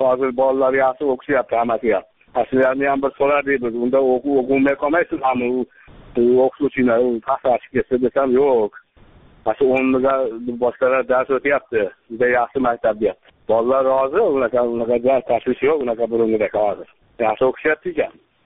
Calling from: Andijan, Andijan Region, Uzbekistan; O'zim asli Andijondan telefon qilyapman men.

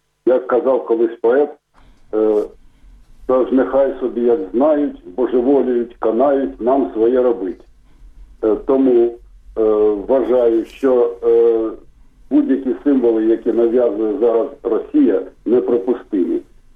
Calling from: Kharkiv, Kharkiv Oblast, Ukraine; я з Харкова.

